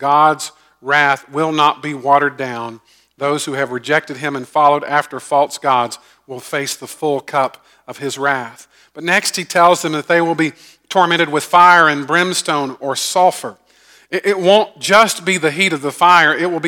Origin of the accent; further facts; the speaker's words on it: Augusta, United States; Now, I grew up in Augusta. I grew up on the south side of Augusta, and I was about 10 miles from a paper mill